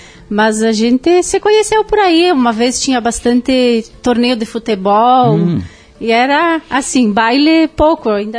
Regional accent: Nova Alvorada, Rio Grande do Sul, Brazil; Eu sou natural de Nova Alvorada. Na época que eu nasci, tenho como registro natural da Arvorezinha, né? Também, mas pertence hoje Nova Alvorada. Na linha 11

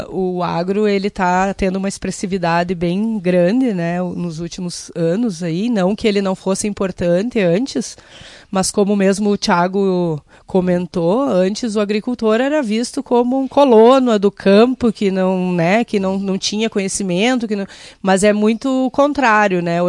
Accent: Tenente Portela, Rio Grande do Sul, Brazil; Eu sou natural de Tenente Portela, no noroeste do estado, né? Mas eu saí de casa nova para estudar, fiz agronomia na URGS, em Porto Alegre

